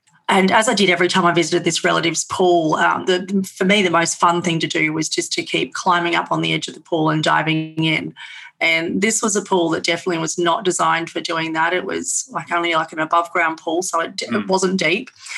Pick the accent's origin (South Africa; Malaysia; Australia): Australia; growing up in Australia, we've got the tall poppy thing is rife here